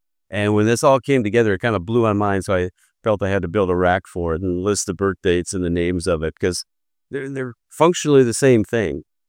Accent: North Dakota, United States; And boy, growing up in North Dakota, I wish I would have had this when I was 15, 16

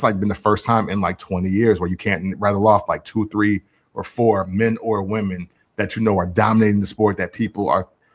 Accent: Freeport, Illinois, United States; And I'm from Freeport, Illinois.

